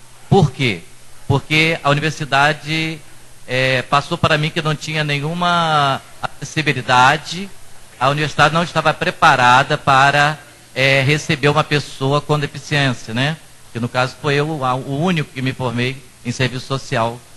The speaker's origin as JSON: {"language": "Portuguese", "region": "Rio de Janeiro", "country": "Brazil", "said": "sou do Rio de Janeiro."}